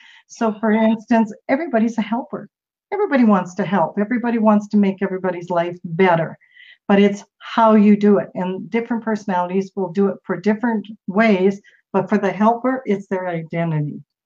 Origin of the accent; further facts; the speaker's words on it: Canada; I'm from Canada, so I know some of the dioceses here